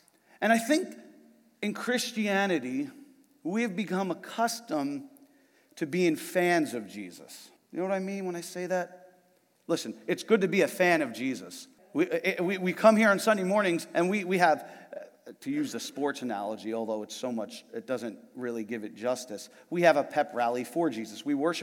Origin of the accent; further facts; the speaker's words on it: New Jersey, United States; I'm from New Jersey.